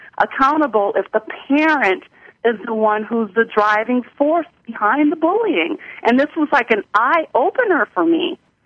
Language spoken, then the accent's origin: English; the South, United States; I'm from the South, so I know all about boiling crabs.